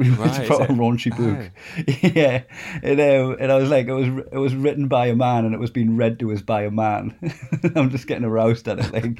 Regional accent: Newcastle, North East England, United Kingdom; What would happen is in working class places, namely my hometown, it would, like in Newcastle and that, it would go down well.

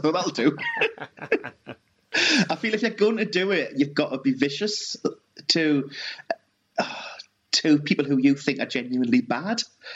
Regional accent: North East England, United Kingdom; We're both from South Tyneside as well, which I think is similar.

